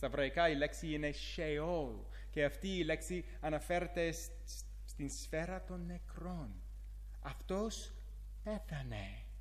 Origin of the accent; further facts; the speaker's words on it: Pittsburgh, Pennsylvania, United States; Και εγώ μεγάλωσα στο Pittsburgh και στο Pittsburgh δεν υπάρχουν θάλασσες.